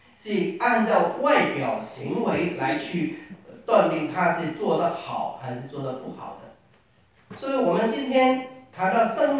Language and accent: Chinese; China; 那你看我们中国人说我们是中间的